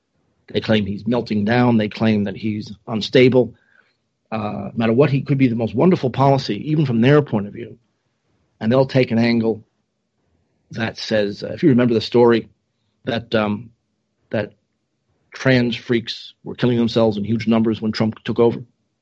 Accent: New Jersey, United States; You know, I grew up in New Jersey. We were part of the New York media market.

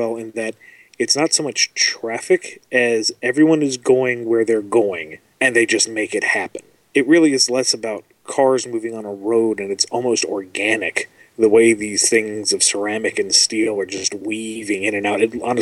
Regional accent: Canada; but I was getting a couple of looks from the locals going, "Who is that idiot Yank? I'm Canadian!"

